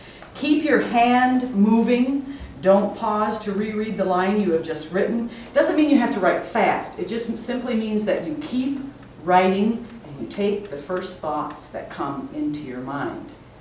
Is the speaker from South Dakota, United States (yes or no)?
yes; South Dakota, United States; now in Goodhue, United States; Goodhue, Minnesota, a little town of about 500 people. I'm close to Northfield, Minnesota, thankfully, and belong to the Northfield Women Poets who have given me. We meet once a week. I'm from South Dakota originally